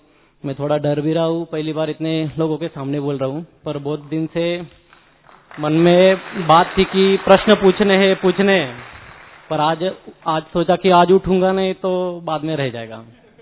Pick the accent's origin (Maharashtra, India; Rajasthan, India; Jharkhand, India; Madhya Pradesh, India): Maharashtra, India; Pune; मैं पुणे से बिलोंग करता हूं तो उधर भी देखा है कि इतना प्यार से